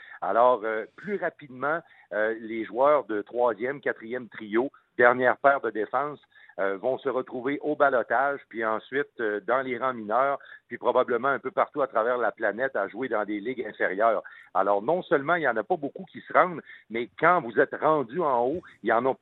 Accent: Quebec, Canada; un niveau de hockey assez élevé chez nous au Québec

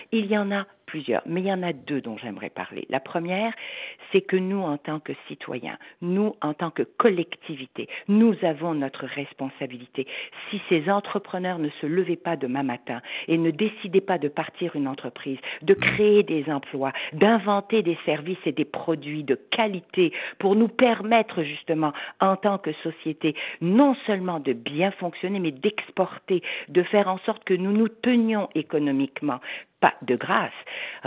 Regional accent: Quebec, Canada; je suis québécois, je suis fière de l'être, je suis fière de vivre ici

